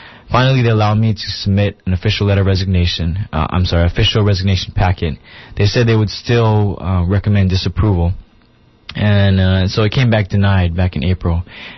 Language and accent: English; United States; As an American, we believe in certain principles according to our Constitution